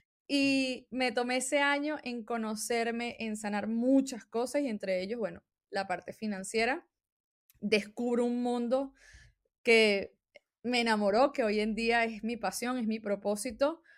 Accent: Venezuela; moved away as an adult; es una mujer migrante. Soy venezolana, nací en Venezuela. Sin embargo, hace 7-8 años aproximadamente salí de mi país.

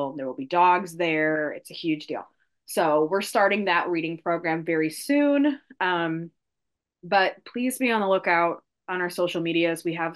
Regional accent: Illinois, United States; I grew up in the Chicago suburbs, south suburb area. And it's so much different.

